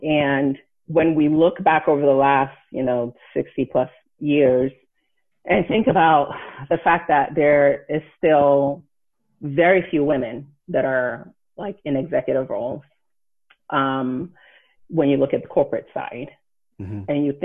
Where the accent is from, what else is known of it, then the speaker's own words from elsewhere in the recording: United States; born there; So being Nigerian American, I was born in the United States, but the rest of my family was not.